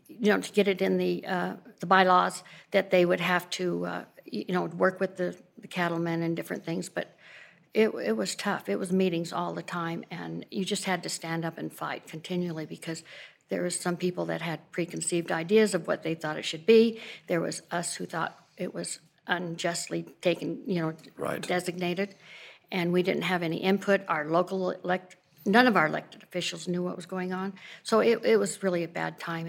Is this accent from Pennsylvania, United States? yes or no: no; California, United States; now in Kanab, United States; I was raised actually in California, but I moved to Kanab over 60 years ago.